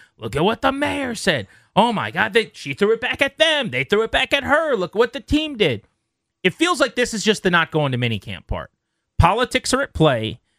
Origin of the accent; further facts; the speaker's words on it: Kentucky, United States; I got a stadium in my home state, the Commonwealth. I don't have to cross the river.